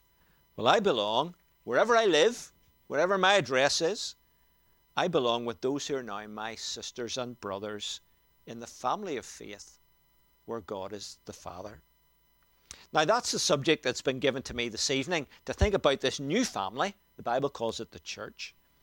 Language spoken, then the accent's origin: English; Lisburn, Northern Ireland, United Kingdom; born there; now in Belfast, United Kingdom; My passport said I was born in Lisburn. I never lived there. My parents now live in Scotland.